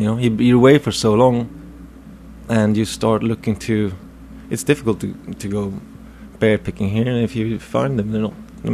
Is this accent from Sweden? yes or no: yes; Stockholm, Stockholm County, Sweden; I'm from Stockholm, but the suburbs just north of Stockholm. And there are plenty of fields, and it still looks like a farmland almost where I live.